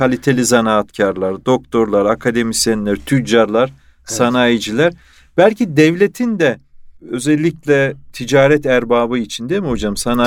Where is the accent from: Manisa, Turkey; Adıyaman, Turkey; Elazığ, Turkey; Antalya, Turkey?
Elazığ, Turkey; Hani sizin de ben Elazığlı olarak çok